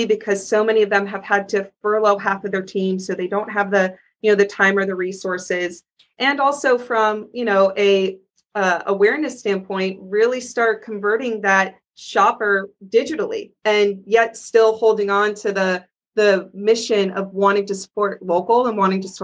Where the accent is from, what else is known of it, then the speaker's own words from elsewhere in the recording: Michigan, United States; I've lived in LA and as I said, I'm from Michigan, North Carolina, and I would love to just be able to support my community there